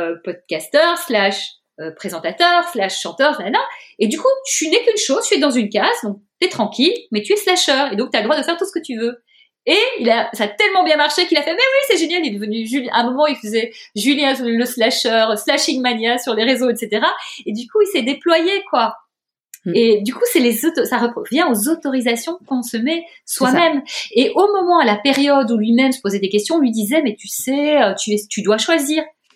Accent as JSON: {"language": "French", "country": "Belgium", "said": "moi je viens de la Belgique"}